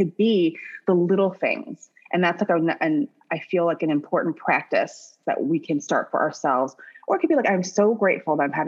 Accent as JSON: {"language": "English", "region": "Midwest", "country": "United States", "tie": "born or raised there", "said": "I grew up in the Midwest and it was always such a pretty time"}